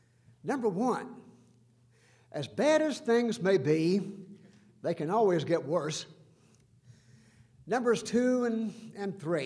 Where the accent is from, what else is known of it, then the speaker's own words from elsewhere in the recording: Dallas, Texas, United States; from Dallas, and I want to second the motion that my former mayor made last night, which was to welcome you, or as we say around here, y'all, to Dallas, Texas.